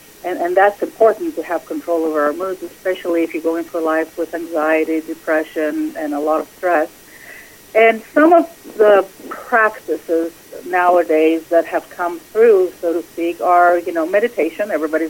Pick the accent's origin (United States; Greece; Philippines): Greece; Well, I was born and raised in Greece, and everything we pretty much ever ate was from scratch, and everything that was available with the season.